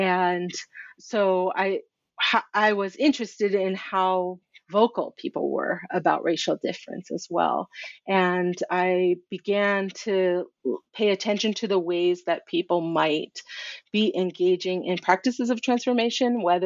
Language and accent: English; Durham, North Carolina, United States; being racialized as Black in where I grew up in Durham, but then going to Ghana and spending time with family and being really categorized as white, you know, not Black like my Ghanaian family.